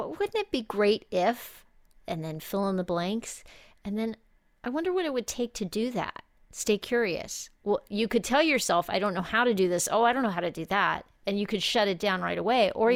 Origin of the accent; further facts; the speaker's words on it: El Paso, Texas, United States; I grew up in El Paso, Texas, and we had big sky, yes.